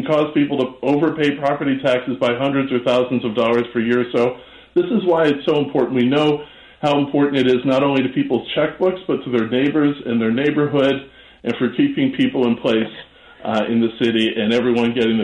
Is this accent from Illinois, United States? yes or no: yes; Chicago, Illinois, United States; I grew up in Hyde Park. I grew up in Chicago. I grew up loving the neighborhoods, going all over the place.